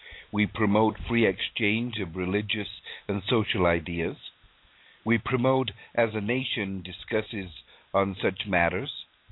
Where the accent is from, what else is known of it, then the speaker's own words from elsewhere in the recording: Northern England, United Kingdom; Now, I remember growing up in Northern England and listening to and actually making jokes